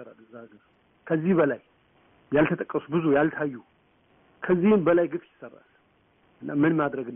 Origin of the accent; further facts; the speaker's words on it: Addis Ababa, Ethiopia; የአዲስ አበባ ልጅ ነኝ።